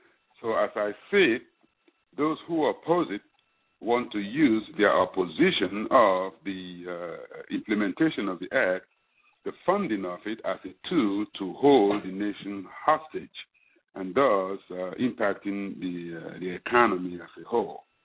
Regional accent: Nigeria; now in United States; Originally, I'm from Nigeria, which is a country in the west coast of Africa.

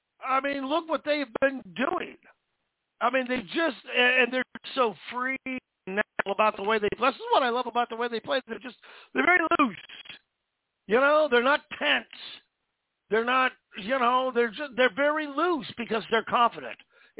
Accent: Seattle, Washington, United States; Talk about my hometown, Seattle.

